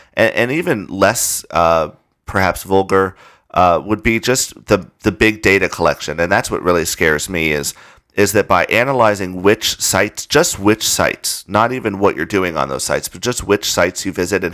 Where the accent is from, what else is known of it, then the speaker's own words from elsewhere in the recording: Arizona, United States; Like, I remember growing up in Arizona, they built the University of Phoenix Stadium